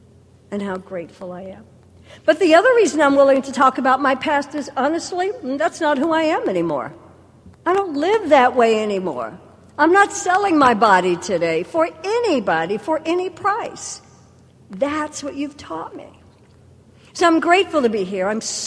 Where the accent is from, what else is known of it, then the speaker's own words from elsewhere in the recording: Atlanta, Georgia, United States; born there; I was born in Atlanta in 1953 at a hospital that's not even there anymore.